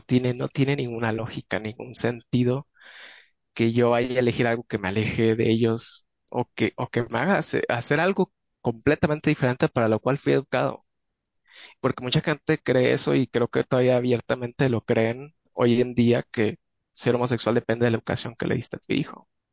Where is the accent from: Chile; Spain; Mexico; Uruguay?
Mexico; Mazatlán, Sinaloa; soy de Mazatlán, católico y gay.